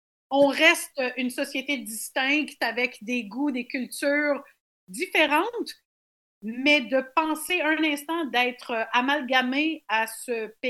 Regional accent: Quebec, Canada; accent: Quebec; Mais pour vous, j'ai un accent québécois. Et oui. Moi, ici, j'ai pas d'accent. Donc, souvent, les gens ont du mal à croire que je peux changer comme ça tout bonnement et parler en italien, même pire, en dialecte.

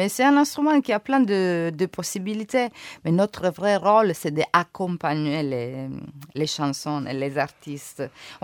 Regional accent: Calabria, Italy; accent: Calabrian; French is a second language; moved away; also born or lived in Milan; J'arrive dans ma naïve, je connaissais rien, avec mon accent de Calabria bello forte.

